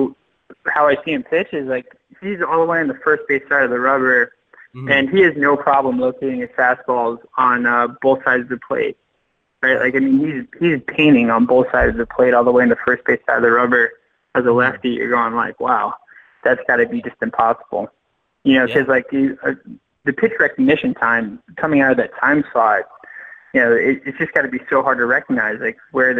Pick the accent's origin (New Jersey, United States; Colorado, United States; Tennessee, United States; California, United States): New Jersey, United States; Wall; And I'm from Wall, New Jersey.